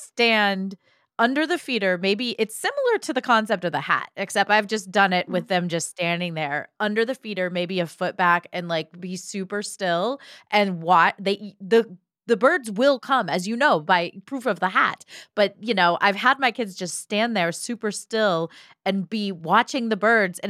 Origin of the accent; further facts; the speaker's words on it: Ohio, United States; I totally agree, because growing up in Ohio, this was my grandmother had hummingbird feeders out